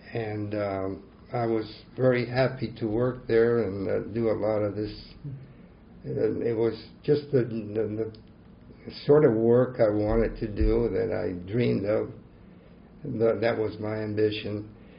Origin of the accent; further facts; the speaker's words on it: Mexico; go back to Mexico with her family. And I was raised in Mexico. I went to an American school. I didn't forget my English, but I still kept my Spanish, so I'm a bilingual.